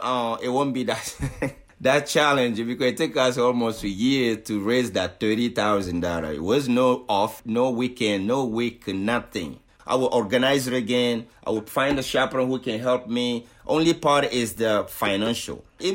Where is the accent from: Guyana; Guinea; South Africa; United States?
Guinea; moved away; Am I from Guinea? But I'm not only from Guinea. I live here. So this is my home too.